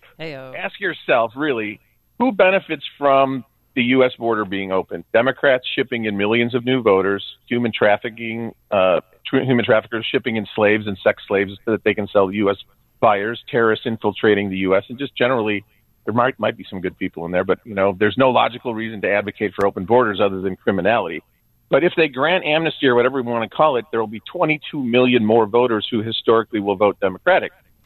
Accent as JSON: {"language": "English", "town": "Wheeling", "country": "United States", "tie": "born or raised there", "said": "So in my hometown of Wheeling here"}